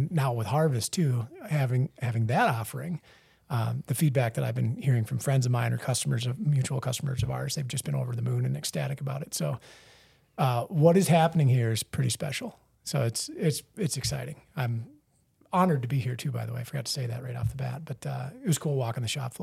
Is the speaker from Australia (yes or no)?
no; Minnesota, United States; I'm from Minnesota originally, central Minnesota, little farming community.